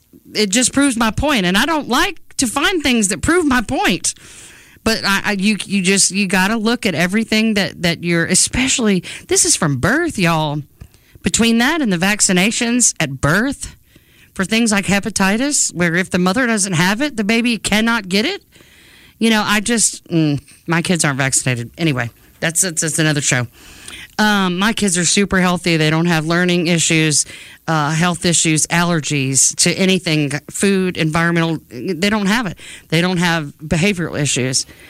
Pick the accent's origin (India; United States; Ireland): United States; Louisiana; now in Tennessee, United States; We're both from Louisiana. I moved here, when my husband and I decided to relocate. I said, okay, I want to live in Tennessee.